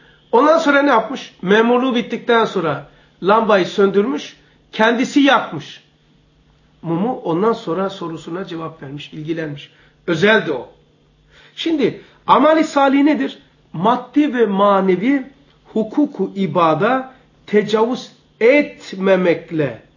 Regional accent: Zeytinburnu, Istanbul, Turkey; gelenek olarak ben burada büyüdüm, yaşlandım mı? Yaşlandım. Şu anda toplum buraya Zeytinburnu deyince

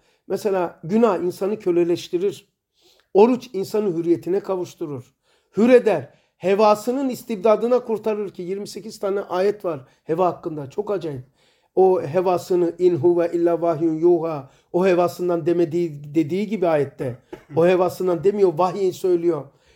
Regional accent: Rize, Turkey; born there; Ben de Rize'de doğdum. Şimdi bizim aklımız orada gelişti.

